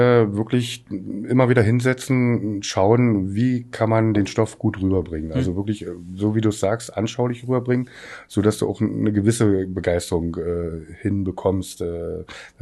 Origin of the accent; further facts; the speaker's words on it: Forst, Brandenburg, Germany; Gebürtiger Forster, geboren in Forst.